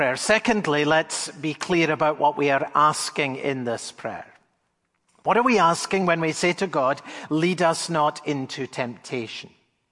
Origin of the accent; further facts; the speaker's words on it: Edinburgh, Scotland, United Kingdom; I grew up in Edinburgh, Scotland.